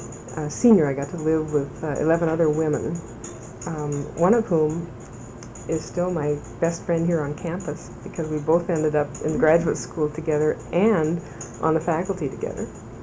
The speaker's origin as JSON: {"language": "English", "region": "South Dakota", "country": "United States", "tie": "born or raised there", "said": "I was born in South Dakota, and it was in the 40s. I grew up on a farm. My parents did not go to college. I had a brother who was 2 years older."}